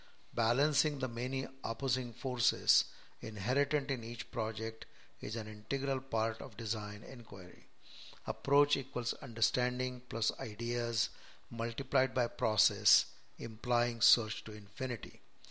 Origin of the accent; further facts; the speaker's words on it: Maharashtra, India; first language Marathi; English is a second language; now in United States; English being the language of business in the USA, country of my residence, and Marathi being my mother tongue and language predominantly spoken in the state of Maharashtra in India.